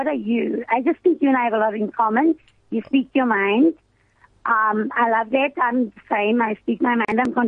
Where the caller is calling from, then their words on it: Boksburg, Gauteng, South Africa; From Boxburg.